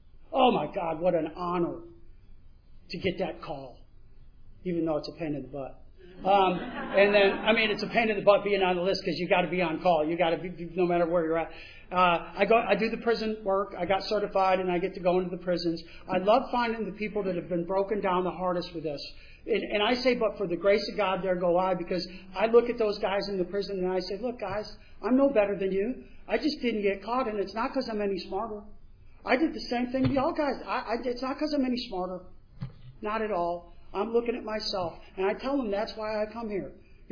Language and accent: English; New York, United States; We go to decide to drive up to New York to my hometown.